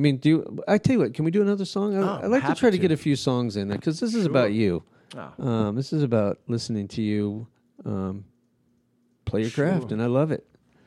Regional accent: Albuquerque, New Mexico, United States; I grew up in Albuquerque, you know

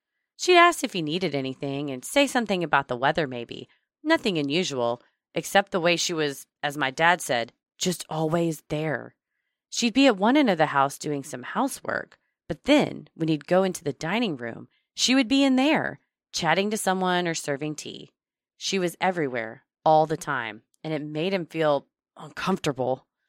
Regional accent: Ireland; As you can probably tell by my name, I'm Irish.

